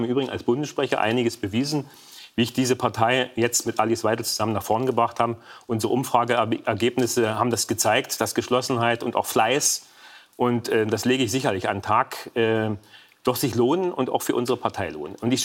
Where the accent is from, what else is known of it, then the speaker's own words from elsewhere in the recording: Saxony, Germany; now in Berlin, Germany; Und ich freue mich, wenn ich die Einfahrt zum Landkreis Görlitz sehe, Weißwasser und auch Sachsen, die Sachsenfahne sehe und nach Niederschlesien zurückkomme